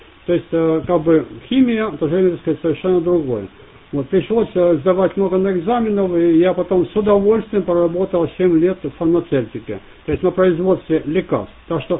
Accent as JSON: {"language": "Russian", "region": "Donbas", "country": "Ukraine", "tie": "born or raised there", "lives_now": "Canada", "said": "я с Украины родом, а … Я с Донбасса родом, и, собственно, русский и украинский для нас это как французский и английский здесь, в Канаде. Вот я разговариваю без проблем на обоих языках."}